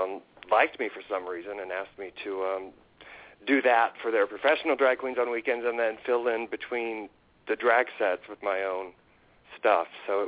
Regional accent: Indiana, United States; You know, it was. At the time, I remember just being miserable and just wanting to escape.

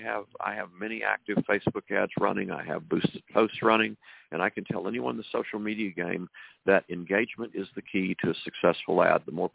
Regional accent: Texas, United States; It's about 7 o'clock. I grew up in Texas.

